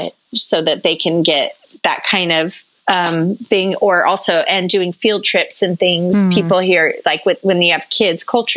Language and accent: English; United States; now in Cardiff, United Kingdom; And, you know, here in Cardiff, in Wales, being an American is kind of a novelty. Right. So, you know, we get heads turned when they hear our accent.